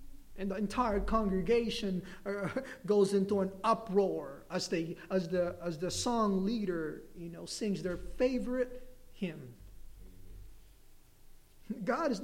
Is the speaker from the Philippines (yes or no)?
yes; Philippines; You know, we Filipinos, if you're a Filipino, you can get mad at me because I'm Filipino too.